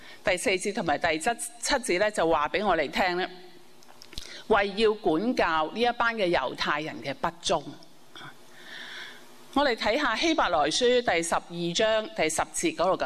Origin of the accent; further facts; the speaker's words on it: Hong Kong; now in United Kingdom; 咁又好似呢我哋香港人咁即係初嚟到英国咁未必呢人人都可以搵返好似以前我哋喺香港咁高薪嘅工作